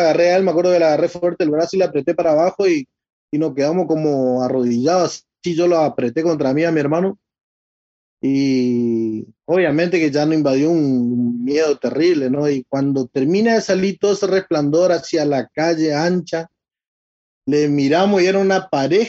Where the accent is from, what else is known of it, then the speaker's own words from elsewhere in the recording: El Colorado, Formosa, Argentina; siempre venía un tío de la capital de Formosa a visitarnos en el Colorado, de donde yo soy oriundo.